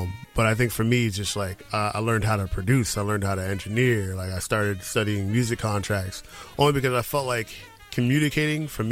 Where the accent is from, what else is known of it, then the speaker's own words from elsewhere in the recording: Atlantic City, New Jersey, United States; also born or lived in Philadelphia; So Atlantic City and then Philly.